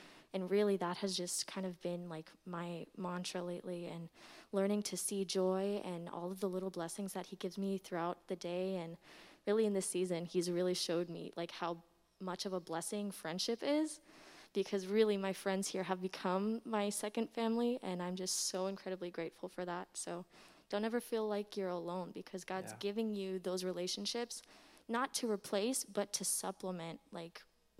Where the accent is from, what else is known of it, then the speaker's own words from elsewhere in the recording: Texas, United States; I'm from Texas, so I've really felt kind of like Milan was saying, like that isolation kind